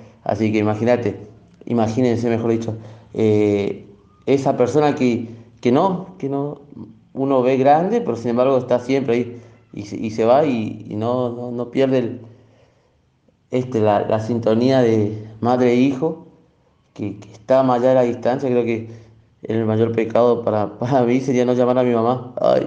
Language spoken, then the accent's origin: Spanish; Corrientes, Argentina; ahí de Corrientes.